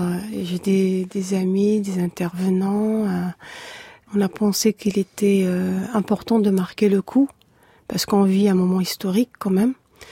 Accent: Algeria; moved away as an adult; J'ai perdu mes contacts, de toute façon, dès que je suis partie d'Algérie en 99.

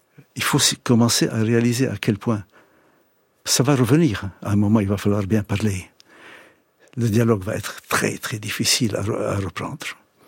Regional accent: Haifa, Haifa District, Israel; un Palestinien, qui vit dans ma ville natale, à Haïfa

